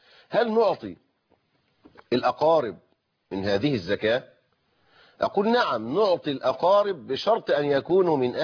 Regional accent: Egypt

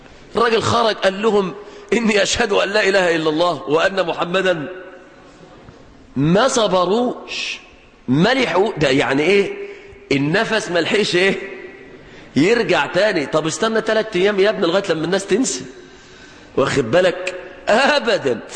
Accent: Egypt; في بلادنا مصر

